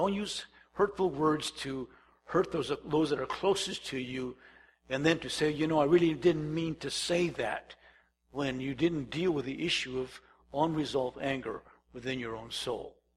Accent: Calexico, California, United States; I mean, I'm come from Calexico in the month of June. It's 120 degrees outside.

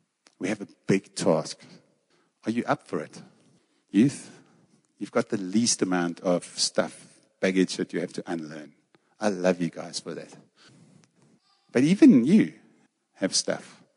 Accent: South Africa; There's some stuff that we do because we're from South Africa, yes?

